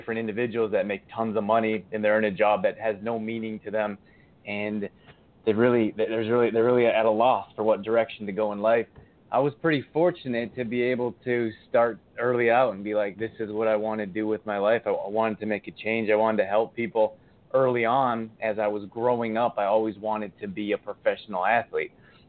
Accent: Canada; I grew up in Canada.

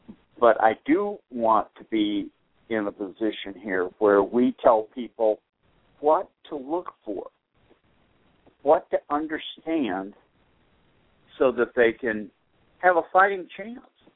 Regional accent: Boston, Massachusetts, United States; And if it really stayed this cool, it wouldn't bother me. Not growing up in Boston the way I have.

